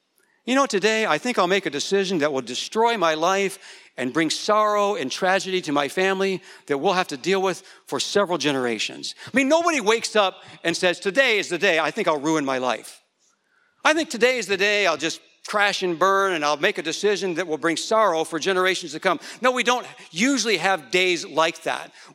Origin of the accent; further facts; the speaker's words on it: United States; I'm an American and I'm a pet owner.